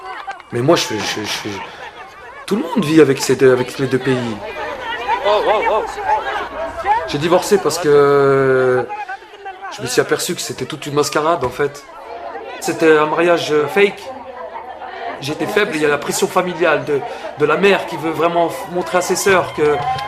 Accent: Algeria; En tant qu'Algérien, t'es obligé de te marier.

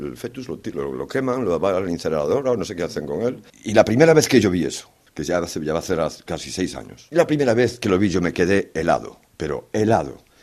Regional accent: Spain; now in Limoges, France; Tengo 47 años, soy español y trabajo en el matadero de Limoges desde hace más de 7 años.

